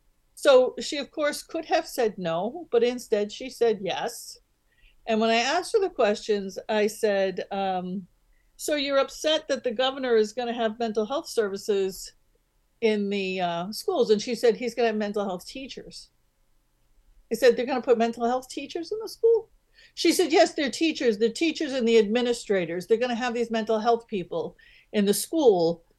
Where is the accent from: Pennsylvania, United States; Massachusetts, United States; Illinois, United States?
Pennsylvania, United States; these big names that come to town, I'm from Pennsylvania, these big names that come to town, we're just not that interested in those.